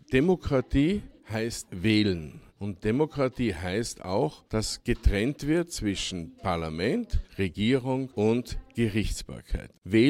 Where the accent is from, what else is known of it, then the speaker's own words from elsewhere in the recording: Tyrol, Austria; in Tirol das erste Mal gewählt, weil ich komme eigentlich aus Tirol.